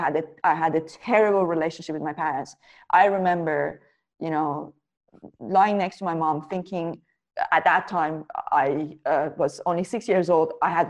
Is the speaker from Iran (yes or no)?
yes; Iran; especially growing up in Iran